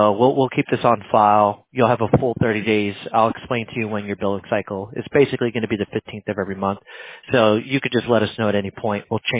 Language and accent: English; New Jersey, United States; I was born and raised in Jersey, so it was a little rough living in Jersey.